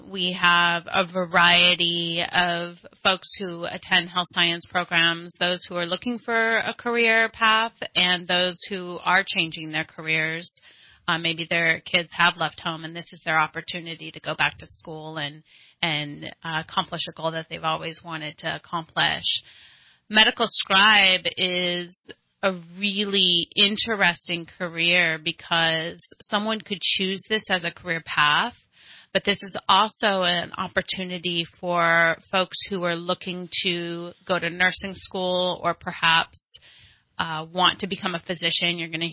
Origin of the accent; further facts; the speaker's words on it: Trinity County, California, United States; I am local to the community. I grew up in Trinity County and went to Shasta College before I transferred to university.